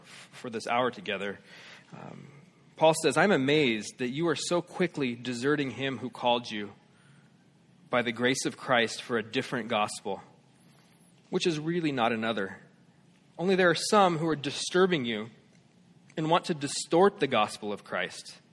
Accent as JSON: {"language": "English", "town": "Los Angeles", "region": "California", "country": "United States", "said": "I'm from Los Angeles"}